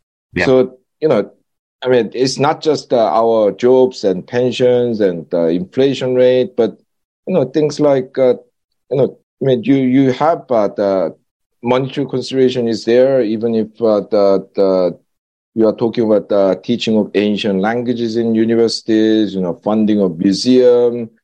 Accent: South Korea; at the time when I was growing up in Korea, we actually had very few kind of restaurants serving foreign food other than the Japanese and Chinese.

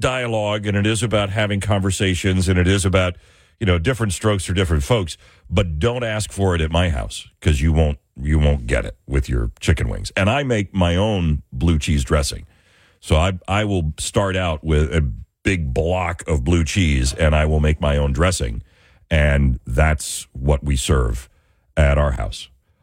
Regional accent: Buffalo, New York, United States; because I grew up in the Buffalo area, and of course there's that whole debate, do you eat blue cheese or ranch with your chicken wings?

